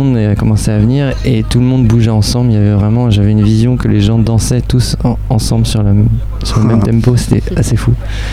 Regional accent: Brittany, France; Moi, je suis breton, je suis du Finistère.

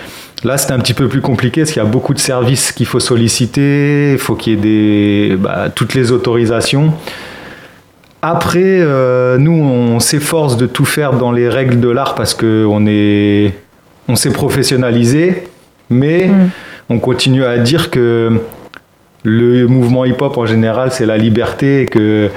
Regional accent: Alençon, Normandy, France; Ça a commencé dans le quartier de Courteil, où j'ai grandi, à Alençon, en fait.

